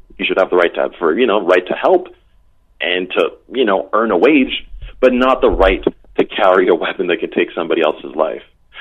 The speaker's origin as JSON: {"language": "English", "country": "Canada", "said": "So as a Canadian, I can say, like, well, maybe there needs to be some change to the system."}